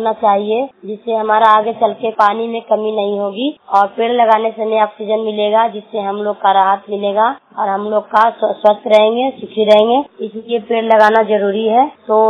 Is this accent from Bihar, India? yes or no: yes; Chora, Bihar, India; मैं north block चोरा गाँव जिला नालंदा के रहने वाली हूँ